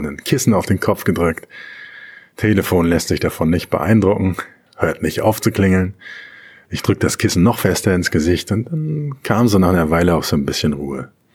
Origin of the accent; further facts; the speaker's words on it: Germany; In Deutschland, wo ich herkomme, geht man schweigend oder maximal so nickend aneinander vorbei.